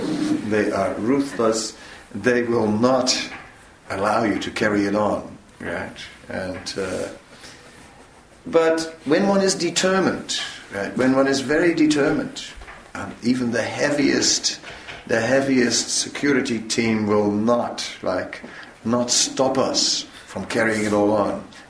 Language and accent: English; Netherlands; I grew up in the Netherlands, and it's sort of a place where also there are a few activities going on